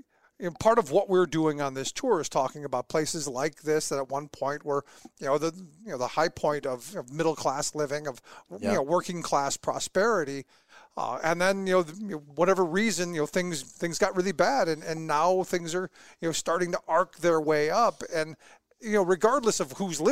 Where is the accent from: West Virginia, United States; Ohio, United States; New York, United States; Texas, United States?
Ohio, United States; Cleveland; Again, a kid growing up in Cleveland, this is one of those places, you know, it's almost like not quite Pittsburgh, but it's on that list.